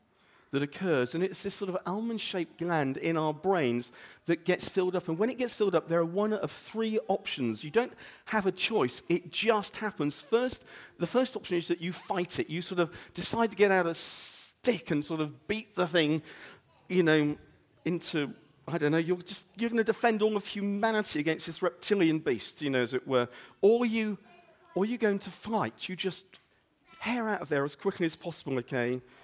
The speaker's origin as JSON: {"language": "English", "region": "England", "country": "United Kingdom", "said": "because I'm English, I went running into the woods to rescue my ball."}